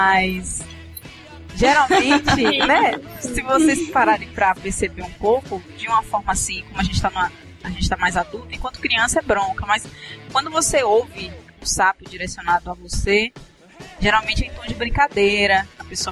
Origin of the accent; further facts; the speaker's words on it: Bahia, Brazil; Então, no começo, era difícil, porque eu sou baiana, eu não entendia esse lance.